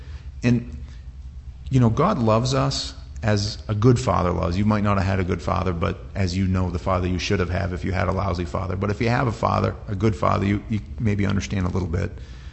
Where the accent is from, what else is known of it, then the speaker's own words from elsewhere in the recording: Maine, United States; I'm like, oh man, she's going to hate me. I'm this redneck from Maine.